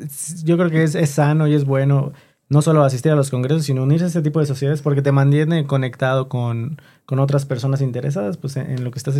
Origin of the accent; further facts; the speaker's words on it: Mexico; como somos internacionales, como somos en específico de México